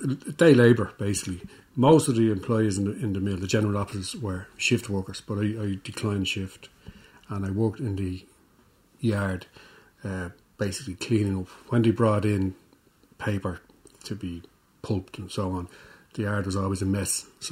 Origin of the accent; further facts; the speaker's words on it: Dublin, Leinster, Ireland; moved away as an adult; also born or lived in England; I grew up, I was born in Drimna in Dublin, and when I was about 8, we moved to Walkinstown.